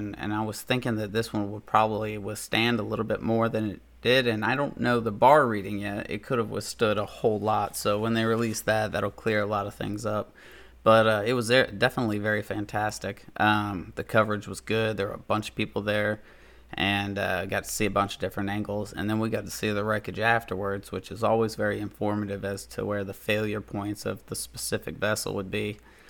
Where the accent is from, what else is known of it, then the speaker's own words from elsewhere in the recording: United States; I have absolutely no influence in Congress except for my rights as an American